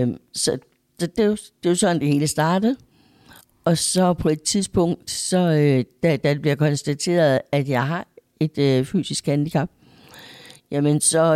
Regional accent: Randers, Central Denmark Region, Denmark; born there; Jeg er født i Randers og med en familie.

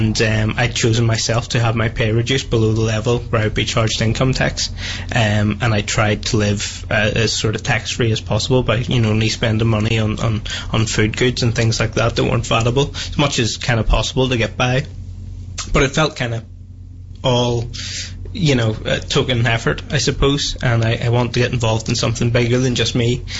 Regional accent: Dundonald, Northern Ireland, United Kingdom; I grew up originally in Dundonald in East Belfast. Sort of went to school in East Belfast, you know, by and large. Sort of spent my time around there and then went to Queen's University.

